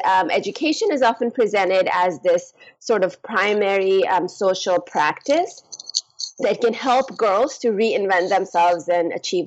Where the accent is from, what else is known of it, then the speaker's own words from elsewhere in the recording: Pakistan; moved away; I am originally from Pakistan.